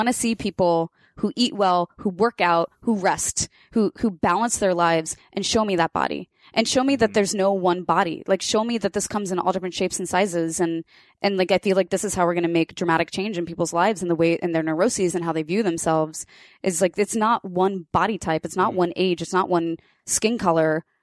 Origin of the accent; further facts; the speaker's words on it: Kansas, United States; I grew up in Kansas but without cell phones or social media.